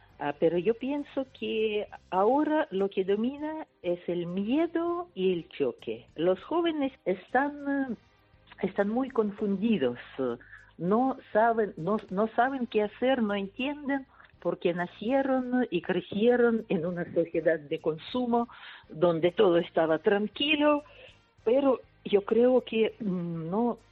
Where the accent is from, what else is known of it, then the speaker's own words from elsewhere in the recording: Russia; La verdad que yo no quiero salir. Yo quiero vivir en mi país. Es mi derecho.